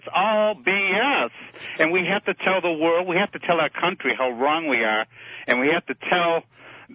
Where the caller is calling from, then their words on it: Michigan, United States; from Michigan.